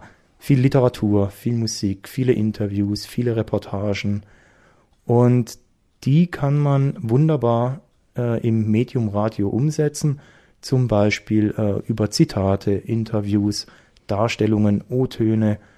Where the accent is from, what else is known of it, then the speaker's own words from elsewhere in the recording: Karlsruhe, Baden-Württemberg, Germany; Dort, wo ich herkomme, in Karlsruhe, ist es ein Bier mit einem Schnaps.